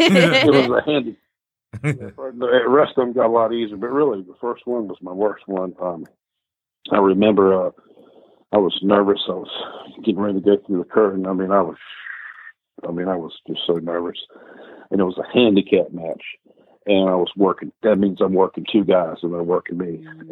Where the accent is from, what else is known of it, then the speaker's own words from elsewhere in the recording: North Carolina, United States; I'm really from North Carolina.